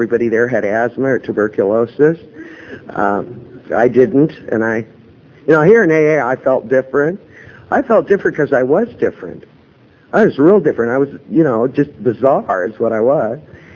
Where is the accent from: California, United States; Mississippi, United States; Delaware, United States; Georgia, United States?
California, United States; Los Angeles; I'm a native Angeleno born and raised in California.